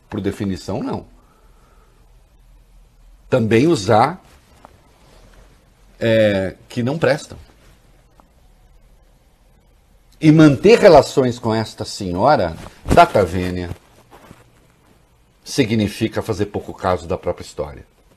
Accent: Bonn, North Rhine-Westphalia, Germany; accent: Bonn; Portuguese is a second language; O olho bem, o meu é de Bonn, tá? Que é a capital da antiga Alemanha Ocidental.

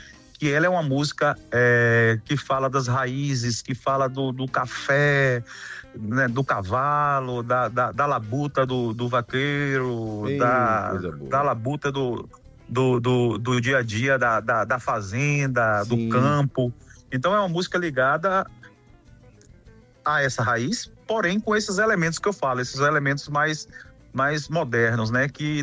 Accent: Mundo Novo, Bahia, Brazil; No meu interior lá, eu sou de Mundo Novo, Bahia, né?

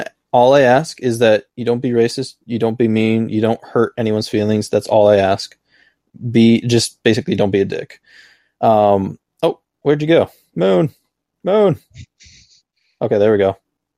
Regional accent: Michigan, United States; Oh, so I grew up in Michigan, but I wasn't born in Michigan, sadly.

